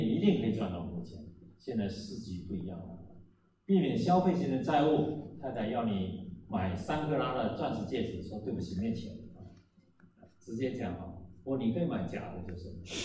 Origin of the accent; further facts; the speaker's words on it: China; 对，美国人是说不可以的，可是我觉得我们中国人呢，就是都是为儿女牺牲，而且儿女也不是外人